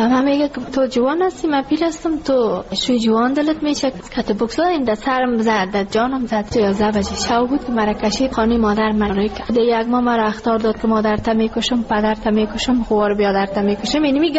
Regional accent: Ghazni, Afghanistan; now in Kabul, Afghanistan; خوب بود، شکر خدا ناشکری نمیکدم که ما کابل آمده از غزنی هستیم.

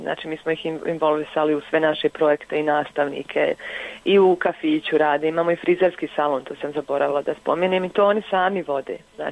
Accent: Bosnia & Herzegovina; now in Switzerland; ono što je meni najviše smetalo u Švicarskoj kad sam došla iz Bosne i Hercegovine

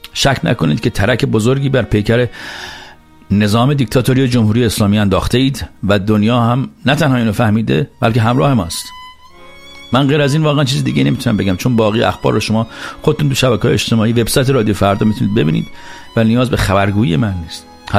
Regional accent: Iran; ما محکوم به امیدیم ملت، ما ایرانی هستیم.

